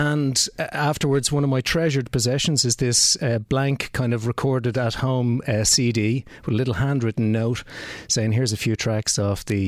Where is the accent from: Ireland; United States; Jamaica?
Ireland; Dublin, Leinster; I'm from Dublin